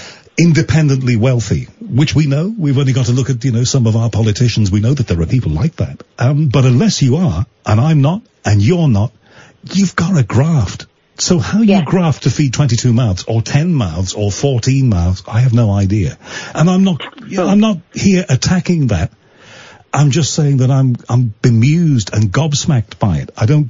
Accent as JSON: {"language": "English", "town": "Liverpool", "region": "North West England", "country": "United Kingdom", "said": "You know that I'm from Liverpool, and my relatives definitely came not from what you would call the right side of the tracks. I mean, they were poor."}